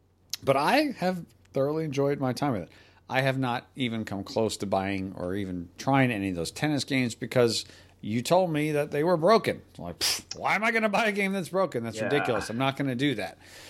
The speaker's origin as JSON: {"language": "English", "region": "New Jersey", "country": "United States", "said": "New Jersey. I'm from Jersey."}